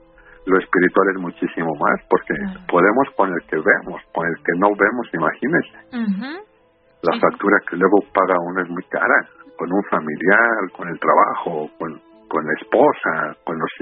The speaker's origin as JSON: {"language": "Spanish", "country": "Cuba", "moved": "yes", "lives_now": "Mexico", "said": "yo soy de Cuba. Uh-huh. Yo llegué aquí a México hace muchos años."}